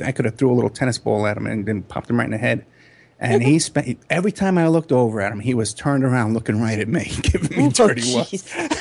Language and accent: English; New York, United States; I go way back with Trump. I'm from New York, you know.